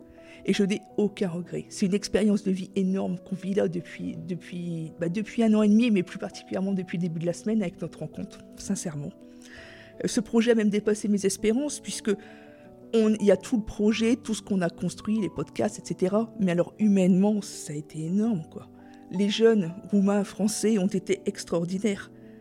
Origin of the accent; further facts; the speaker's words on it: Boulogne-sur-Mer, Hauts-de-France, France; born there; parce qu'en fait, je suis née à Boulogne-sur-Mer.